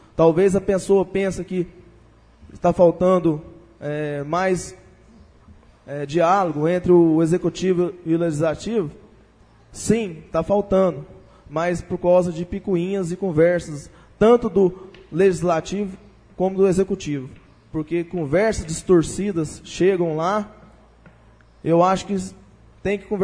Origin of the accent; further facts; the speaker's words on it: Minas Gerais, Brazil; a gente, como mineiro, a gente gosta de certificar pessoalmente